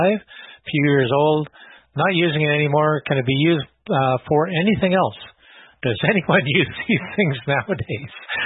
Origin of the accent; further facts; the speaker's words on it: Canada; even though I'm from Canada